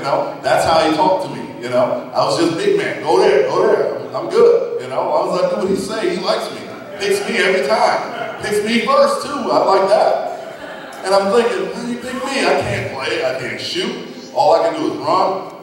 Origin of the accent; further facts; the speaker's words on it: New York City, New York, United States; I remember growing up in New York City, there were so many good players at the time that I was trying to play.